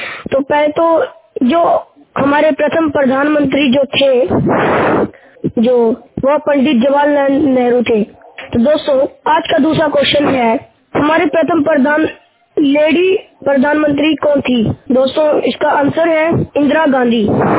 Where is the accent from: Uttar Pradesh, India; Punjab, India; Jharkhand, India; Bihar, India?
Punjab, India; Ludhiana; मैं लुधियाना पंजाब से हूँ